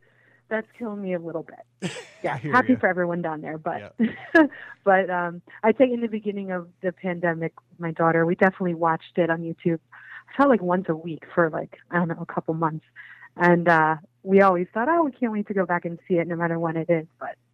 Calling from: Pennsylvania, United States; I'm calling from Pennsylvania.

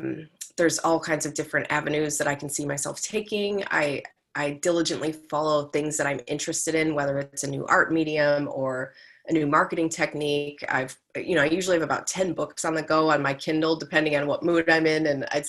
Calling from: Melbourne, Victoria, Australia; I am tuning in from Melbourne, Australia, and it is 6 a.m. on a Saturday.

